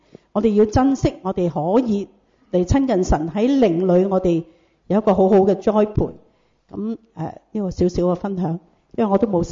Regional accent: Foshan, Guangdong, China; 我30年前翻去我哋鄉下佛山嗰度咧。

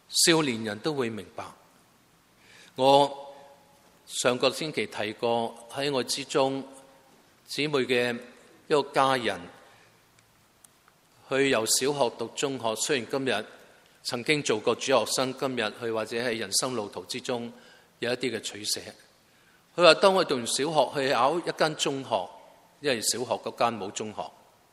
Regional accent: Guangdong, China; 即系所谓我广东人叫开窍啊

